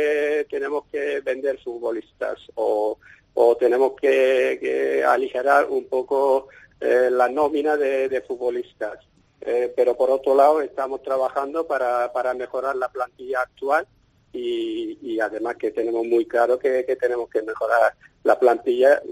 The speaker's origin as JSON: {"language": "Spanish", "country": "Turkey", "tie": "born there", "second_language": "Spanish", "said": "yo como nací en Turquía y conozco bien la liga"}